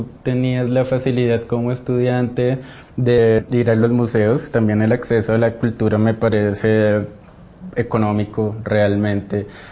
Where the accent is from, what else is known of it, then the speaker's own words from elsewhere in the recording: Colombia; now in Russia; dentro de lo que uno medio sabía cocinar acá como colombiano